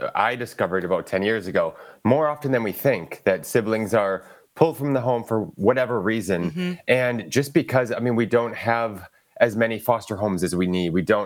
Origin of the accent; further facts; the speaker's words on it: Milwaukee, Wisconsin, United States; I'm from Milwaukee, so this is my city.